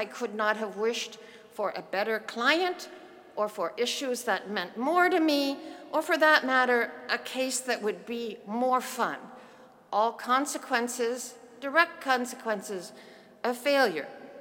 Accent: Minnesota, United States; but I grew up in Minnesota, where the death penalty was abolished in 1911, so I never thought about it.

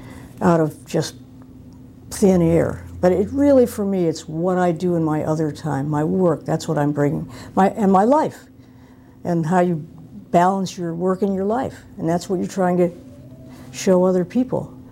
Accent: Detroit, Michigan, United States; I worked one summer while I was still a student at a big architecture firm in my hometown of Detroit

